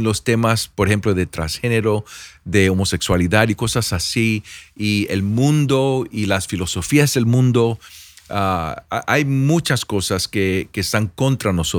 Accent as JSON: {"language": "Spanish", "country": "Puerto Rico", "said": "yo soy puertorriqueño"}